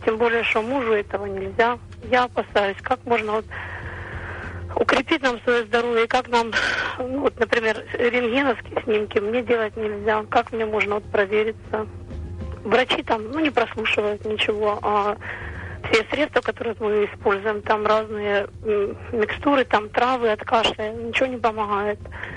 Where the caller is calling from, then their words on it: Chernihiv, Chernihiv Oblast, Ukraine; я звоню з міста Чернігова.